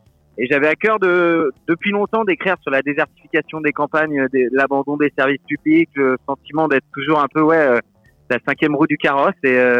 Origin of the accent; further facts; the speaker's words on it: Nouvelle-Aquitaine, France; je me souviens de quand j'étais gamin, dans la Creuse, on devait faire 80 km pour aller voir un concert